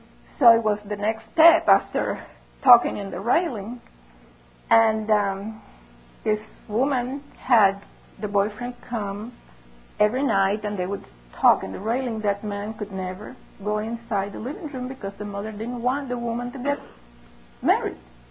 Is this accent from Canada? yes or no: no; Cuba; In the small town where I grew up in Cuba, I was living with my grandmother for a while, and it was a small town